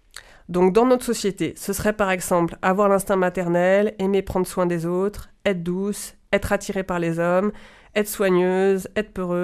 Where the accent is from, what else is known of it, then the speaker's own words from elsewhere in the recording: Bourg-en-Bresse, Auvergne-Rhône-Alpes, France; mon enfance à Bourg-en-Bresse dans les années 90.